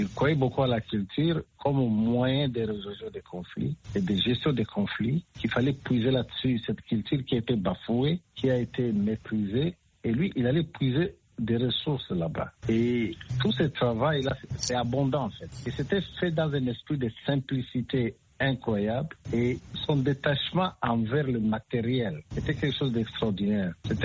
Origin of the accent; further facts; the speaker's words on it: DR Congo; la situation est révoltante chez nous en République démocratique du Congo.